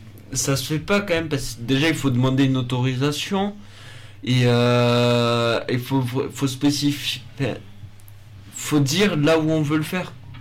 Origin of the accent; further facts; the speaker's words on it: Toulouse, Occitanie, France; born there; Toulouse, c'est ma ville natale.